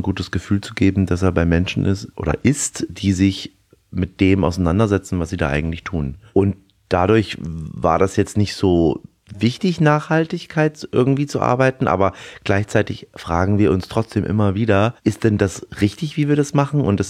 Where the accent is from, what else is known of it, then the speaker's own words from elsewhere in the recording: Erlangen, Bavaria, Germany; meine Eltern sind mit mir vor der Wende rüber und haben dann irgendwann 91 in Erlangen oder in Erlangen-Dexendorf bei Nürnberg die Seba-Stuben übernommen. Und so bin ich eigentlich im Restaurant groß geworden